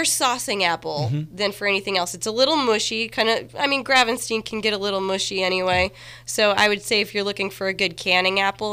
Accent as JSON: {"language": "English", "region": "Pennsylvania", "country": "United States", "tie": "born or raised there", "said": "Growing up in Pennsylvania, I mean, that's the one that tastes like home."}